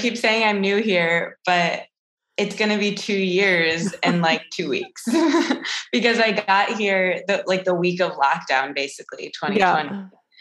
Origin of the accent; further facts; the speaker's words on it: Midwest, United States; And, you know, growing up, I'm from the Midwest, like New York, I felt like I could, you see it so much on TV